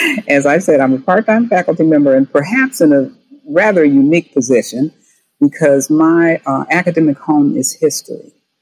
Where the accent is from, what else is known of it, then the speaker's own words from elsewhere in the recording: Cleveland, Ohio, United States; now in Shaker Heights, United States; I grew up in Cleveland, actually in the Mount Pleasant community, which is adjacent to Shaker Heights.